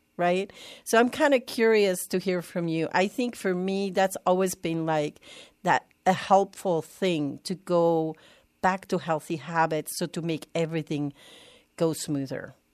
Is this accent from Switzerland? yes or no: yes; Switzerland; English is a second language; now in United States; growing up in Switzerland, we have 5 weeks of summer vacation. So here in the U.S., it's like forever.